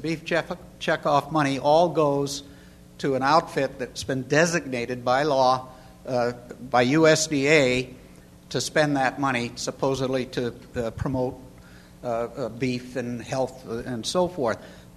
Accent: Montana, United States; I'm a rancher from Montana, cattle rancher.

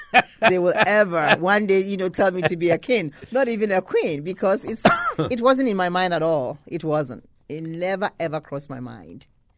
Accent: Ghana; Well, being a Ghanaian woman, you know, and if you have never, typical Ghanaian woman is very humble.

